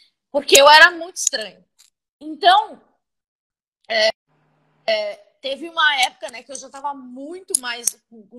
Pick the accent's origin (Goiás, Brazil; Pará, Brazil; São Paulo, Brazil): São Paulo, Brazil; eu sou do Capão Redondo, minha família tem pouquíssimos recursos.